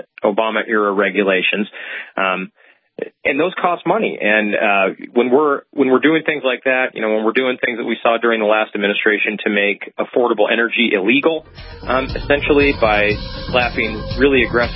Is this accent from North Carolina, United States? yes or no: no; Colorado, United States; I mean, I'm from Colorado, and a lot of the damage here is self-inflicted.